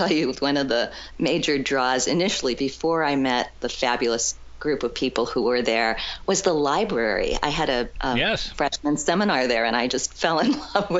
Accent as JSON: {"language": "English", "region": "Hawaii", "country": "United States", "tie": "born or raised there", "said": "And I was brought up in Hawaii. I'm half Japanese, half Caucasian, and had a chance, an opportunity to grow up in Hawaii and go on for my education elsewhere."}